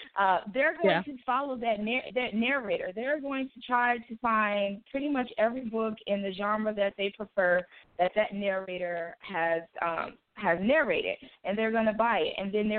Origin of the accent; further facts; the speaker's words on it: Gary, Indiana, United States; I am from Gary, Indiana. I currently work my full time in Gary, Indiana, and I still live in Indiana.